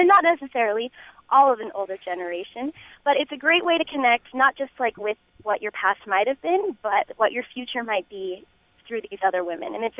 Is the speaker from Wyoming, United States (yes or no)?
no; California, United States; I grew up in Northern California, kind of near to the place where the Donner Party passed by.